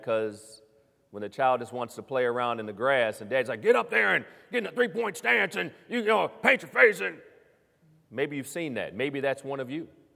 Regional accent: Lincoln, Nebraska, United States; born there; I was born in Lincoln, Nebraska.

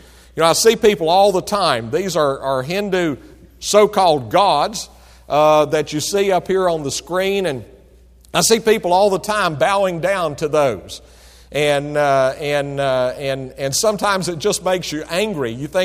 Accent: North Carolina, United States; And I said, I'm from the other redneck state. I'm from North Carolina. But I am from North Carolina.

